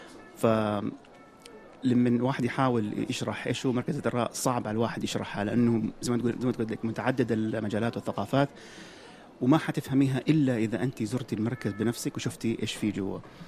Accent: Saudi Arabia; فنبغى نوري العالم أنه إحنا كسعوديين كنقدر نسوي أفلام سعودية مع العرب وتكون عالمية

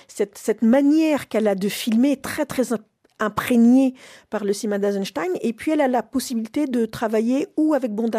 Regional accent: Algiers, Algiers Province, Algeria; also born or lived in Moscow; ma sœur naît à Rabat, je suis née à Moscou. Et ensuite, la famille s'installe à Alger, à l'appel, à l'invitation de Ben Bella.

